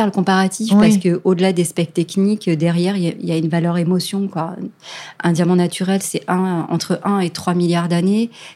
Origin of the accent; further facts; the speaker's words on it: France; quand chez nous, en France, doit être c'est 16 ans d'ailleurs